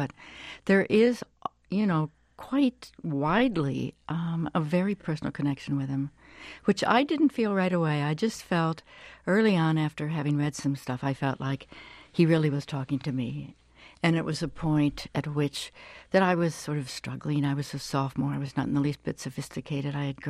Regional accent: Midwest, United States; I grew up in the Midwest.

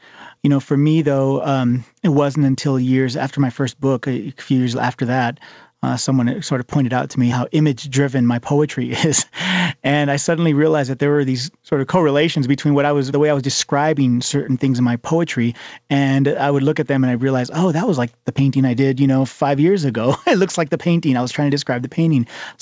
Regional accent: California, United States; You know, as a young child growing up in the San Joaquin Valley, the family of migrant farm workers

